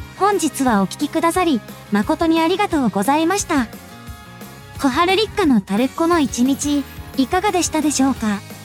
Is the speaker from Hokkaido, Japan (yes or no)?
yes; Otaru, Hokkaido, Japan; 地元小樽で生活していて